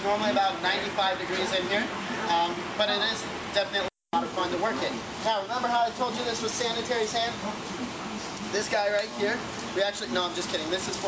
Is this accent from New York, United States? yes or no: no; Arizona, United States; Well, like I said … I'm from Arizona. I just got done at the University of Arizona with my degree in agricultural education.